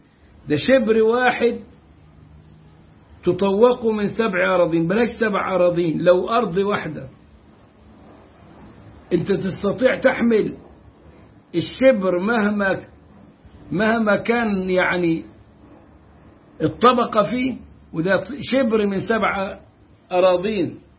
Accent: Egypt; وبالتالي أغلب الناس عندنا، أقول أغلب الناس عندنا في مصر

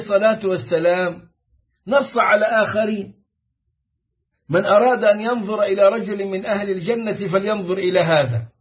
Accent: Egypt; مثل الشاطر حسن الخطيب الشيعي الذي كان عندنا في مصر عند مسجد كبر الجامعة

